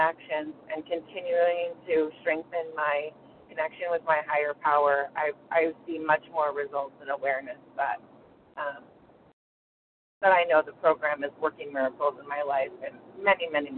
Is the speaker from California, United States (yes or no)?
yes; San Diego, California, United States; I'm from San Diego, California, and I'm a grateful compulsive overeater.